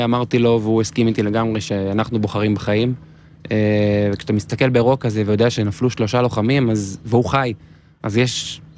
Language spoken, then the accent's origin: Hebrew; Herzliya, Tel Aviv District, Israel